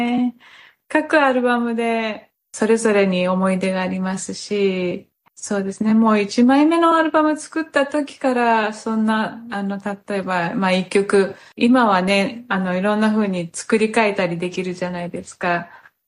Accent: Brazil; Japanese is a second language; ブラジルにやっぱ南の国で私が生まれ育ったところとね、やっぱりなんか開放感もあるし

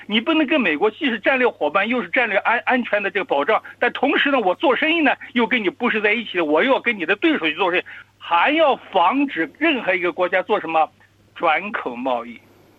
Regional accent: China; 我们中国人

